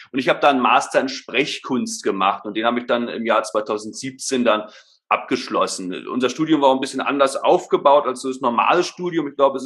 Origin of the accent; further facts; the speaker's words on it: Berlin, Germany; now in Stuttgart, Germany; aufgewachsen bin ich ursprünglich in Berlin. Leben tue ich jetzt, wie gesagt, in Stuttgart.